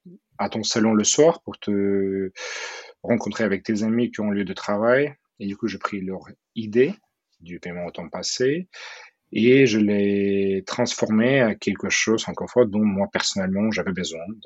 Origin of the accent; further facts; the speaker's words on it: Odesa, Odesa Oblast, Ukraine; French is a second language; moved away; also born or lived in Kyiv / Moscow / Seattle; je viens de l'Ukraine, d'Odessa, mais entre-temps, déjà en Ukraine, j'ai vécu à Odessa, à Kiev, après j'ai vécu en Russie, à Moscou, j'ai vécu un peu aux US, à Seattle.